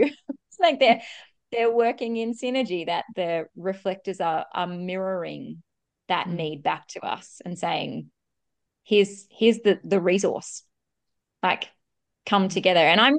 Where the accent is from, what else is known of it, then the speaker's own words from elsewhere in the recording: Australia; This is still pretty weird as an Australian, right?